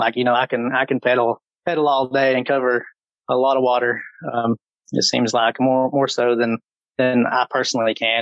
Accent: Tennessee, United States; now in Louisville, United States; No, I'm actually a Tennessee native. I grew up in East Tennessee, but I've been in Louisville for about 10 and a half years.

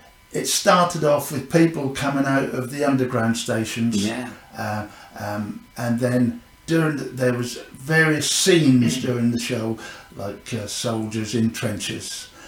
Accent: Cromer, East of England, United Kingdom; I was born in Cromer, and do you want me to just tell you how I started this?

